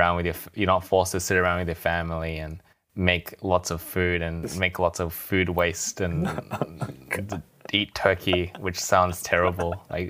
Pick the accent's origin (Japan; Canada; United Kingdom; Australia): Australia; I'm Australian, so I don't get Thanksgiving.